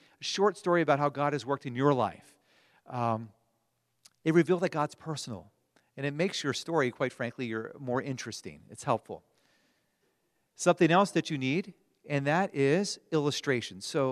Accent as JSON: {"language": "English", "region": "Pennsylvania", "country": "United States", "said": "We're from Pennsylvania. We have lots of those."}